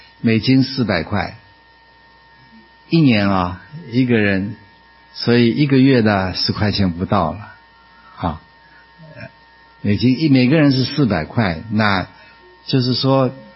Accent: Taiwan; moved away as an adult; now in United States; 我从台湾来美国读书快50年了哈，50年前来的，大概到今年9月我就是50年了。

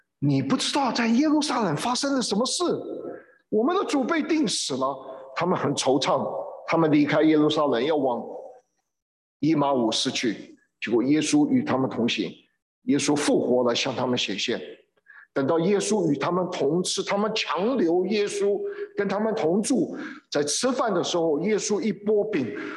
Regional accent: China; 他们的坟墓地跟我们中国人的坟墓地不一样的

